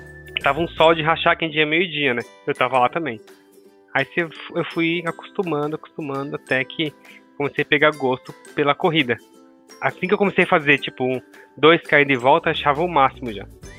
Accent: São Paulo, Brazil; Eu sou aqui de São Paulo, tenho 39 anos

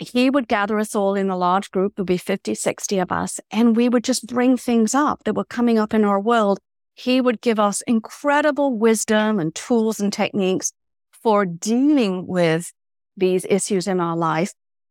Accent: United Kingdom; now in Sacramento, United States; I would end up in Sacramento, California, because I'm British, by the way

